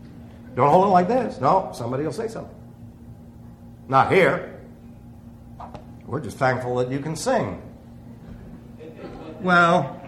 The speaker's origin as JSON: {"language": "English", "town": "New York City", "region": "New York", "country": "United States", "tie": "born there", "said": "because I was born in New York City."}